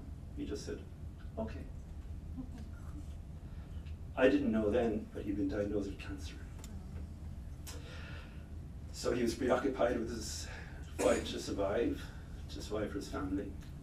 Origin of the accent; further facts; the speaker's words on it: Ireland; So I'm not that old. So I was born in 1953 in Ireland.